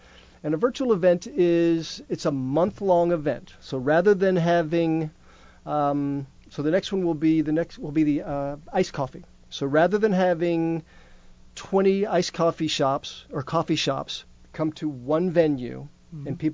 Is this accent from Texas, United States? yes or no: no; Georgia, United States; I come from Georgia.